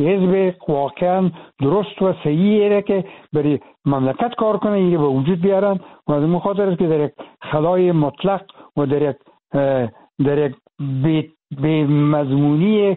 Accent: Afghanistan; moved away; من از افغانستان چیز بر آمدیم

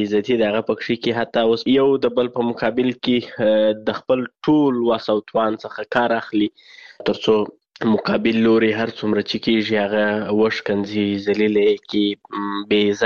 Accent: Kandahar, Afghanistan; زه د کندهار ولایت اوسیدونکی یم.

